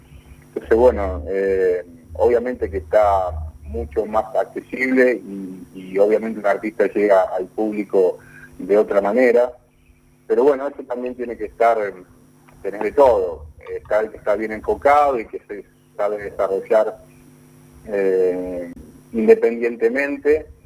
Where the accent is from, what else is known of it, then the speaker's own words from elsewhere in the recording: Rosario, Santa Fe, Argentina; yo soy rosarino